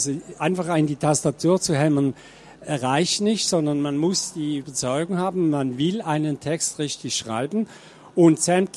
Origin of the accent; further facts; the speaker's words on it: Zurich, Switzerland; Ich zeige Ihnen trotzdem 5 Bilder von da, wo ich herkomme. Ich lebe und arbeite etwa 10 Kilometer außerhalb von Zürich.